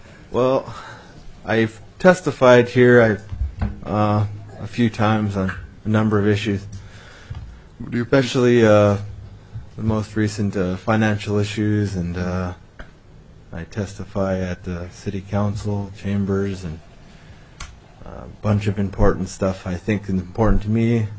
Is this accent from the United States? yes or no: yes; St. Paul Island, Alaska, United States; now in Juneau, United States; I live here in Juneau. I'm from St. Paul Island, Alaska.